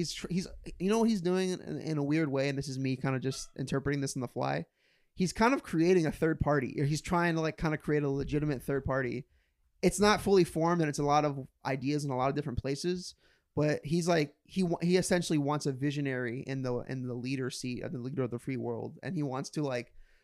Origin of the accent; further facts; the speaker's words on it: Florida, United States; I remember my response was like, dude, I'm from Florida. It's like, I don't even speak Spanish.